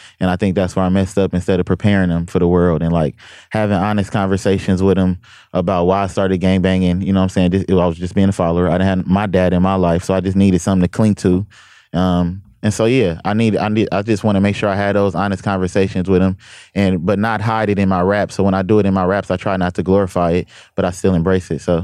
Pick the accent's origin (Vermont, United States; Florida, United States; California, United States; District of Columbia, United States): California, United States; Compton; Because I'm a blood from Compton or a nigga from Compton with a different message.